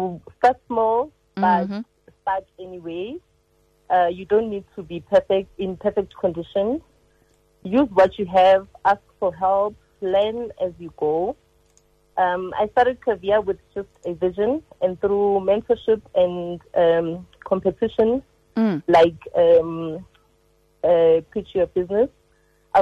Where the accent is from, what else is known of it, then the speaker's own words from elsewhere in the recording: Soweto, Gauteng, South Africa; I am from Soweto.